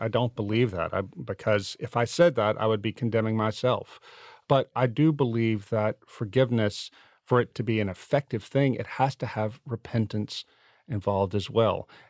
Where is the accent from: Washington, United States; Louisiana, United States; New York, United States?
Louisiana, United States; St. Francisville; also born or lived in Philadelphia; my wife and I felt that we needed to move from Philadelphia back to my hometown in Louisiana, a little town called St. Francisville